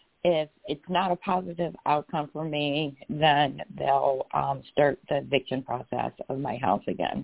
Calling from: Atlanta, Georgia, United States; Calling from Atlanta, Georgia.

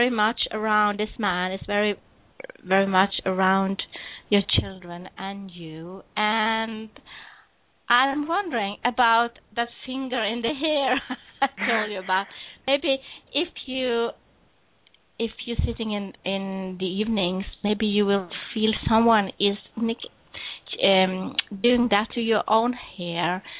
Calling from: Norway; English is a second language; I'm calling from Norway, so I hope you excuse my language. I just do my best talking in English.

